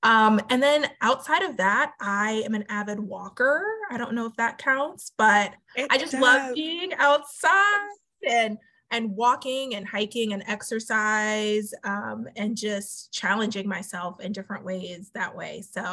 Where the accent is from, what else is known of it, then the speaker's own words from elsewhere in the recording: North Carolina, United States; now in Washington, D.C., United States; I have every sort of like Southern ness about me, and I grew up in North Carolina. So when I moved here to the DC area